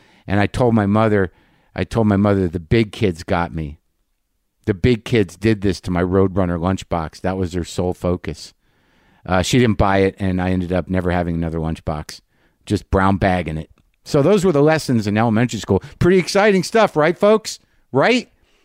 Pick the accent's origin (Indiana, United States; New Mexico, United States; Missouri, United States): New Mexico, United States; Albuquerque; also born or lived in New Jersey / Alaska; Now, as some of you know, I grew up here. Born in New Jersey, moved to Alaska, Albuquerque, 71, 72. Started here in third grade.